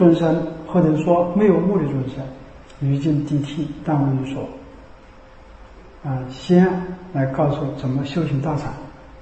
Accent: China; 你像我们中国人，我们很多人都具备了大乘善、大乘的这个性根啊。

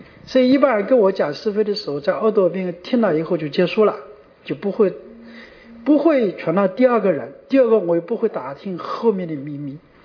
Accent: China; 就是说我们中国人他本来就有这种思想

